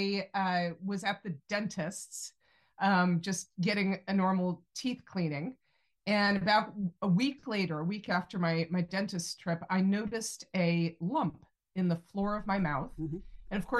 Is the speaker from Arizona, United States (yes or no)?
no; California, United States; also born or lived in New York City / Boston; I grew up in California, though moved to the East Coast for about 12 years, during which time I lived in New York City, I lived up in Boston